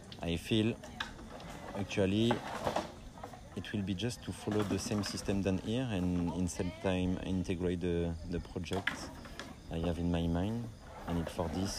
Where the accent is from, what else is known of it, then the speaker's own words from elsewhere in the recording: France; English is a second language; moved away as an adult; now in Bali, Indonesia; I'm from France. I live in Bali since 3 years now.